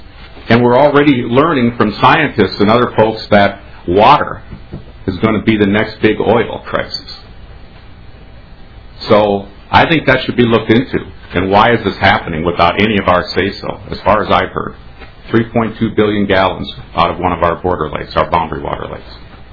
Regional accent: Appleton, Minnesota, United States; I am a lawyer from Appleton, Minnesota, a small village due west of here, just 20 miles from the South Dakota border.

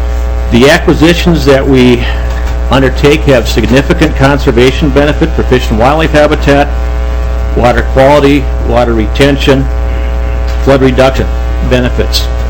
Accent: Bloomington, Minnesota, United States; I'm from Bloomington, Minnesota, and I have a huge sweet tooth, so it's fun to see that.

